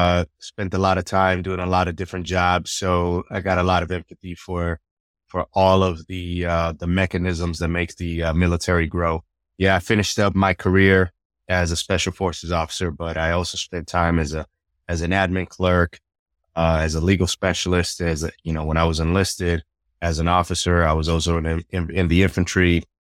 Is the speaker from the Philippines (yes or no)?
no; Puerto Rico; Even though I'm Puerto Rican, I'm part Jamaican.